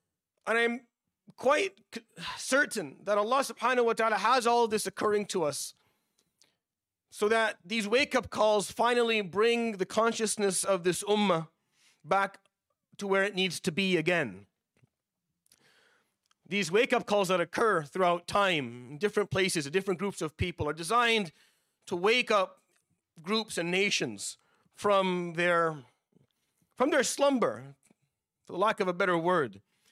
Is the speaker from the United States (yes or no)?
no; Syria; We've seen it in my home country, Syria.